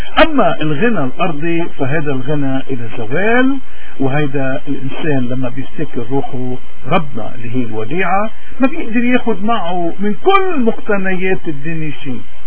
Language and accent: Arabic; Lebanon; ولكن كلبنانيين وين ما كنا بدنا دايما نفتكر هالمثل ونطبقه بحياتنا